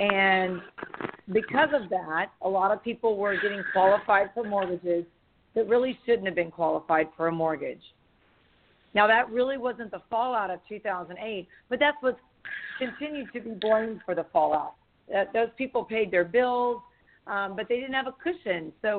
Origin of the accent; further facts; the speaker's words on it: San Antonio, Texas, United States; also born or lived in Tulsa; now in College Station, United States; I then grew up in San Antonio for up through high school.